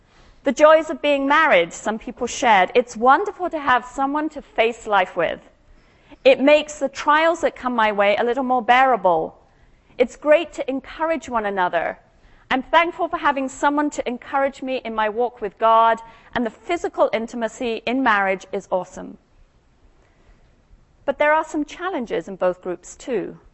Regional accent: Scotland, United Kingdom; No, I'm not Australian, I'm from Scotland.

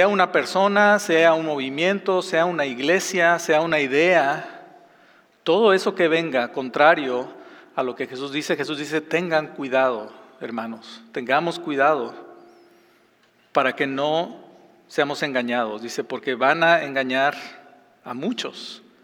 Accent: Mexico; en México, yo soy de México

